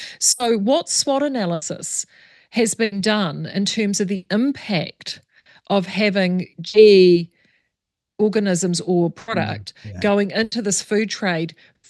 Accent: Hawke's Bay, New Zealand; I mean, I'm from Hawke's Bay, so we've got wine.

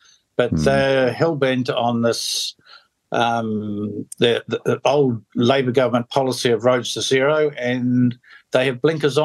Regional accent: Katikati, Bay of Plenty, New Zealand; if I normally go into Katikati, that's my hometown

